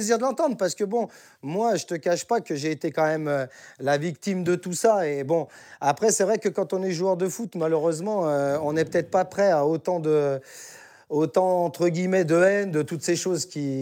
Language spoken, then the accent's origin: French; Auvergne-Rhône-Alpes, France; moi, je suis savoyard.